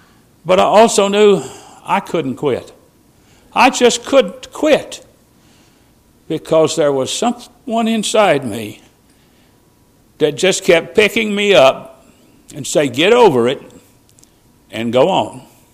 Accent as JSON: {"language": "English", "country": "United States", "said": "But I'm an American. And I'm an American before anything else."}